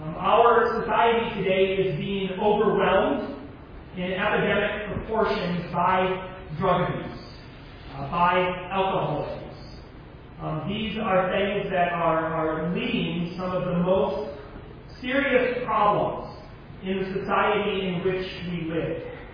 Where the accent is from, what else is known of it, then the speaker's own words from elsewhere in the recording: Minnesota, United States; I was born and raised in Minnesota, so I'm not allowed to like Iowa.